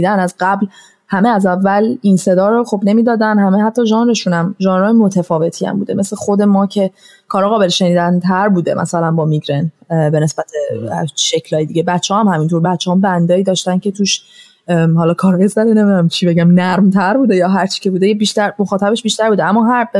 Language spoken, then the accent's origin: Persian; Iran; کار منو بده بیرون چون من ایرانیم